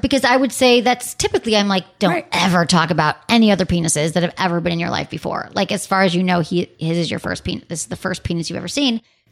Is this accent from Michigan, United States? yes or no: yes; Detroit, Michigan, United States; you're going to Detroit, my hometown.